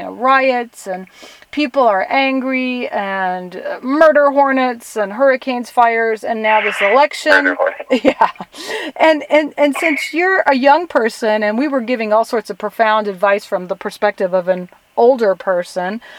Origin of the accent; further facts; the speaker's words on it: Germany; also born or lived in France; yeah, I was born in France and grew up in Germany.